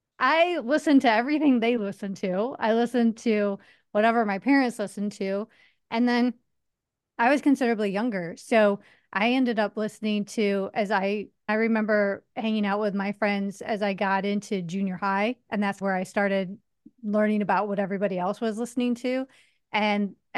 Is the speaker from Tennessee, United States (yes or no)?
no; Waukegan, Illinois, United States; also born or lived in Las Vegas; So I'm originally from the Midwest, from Waukegan, Illinois. That's also the same place where Ray Bradbury is from and Jeff Benny.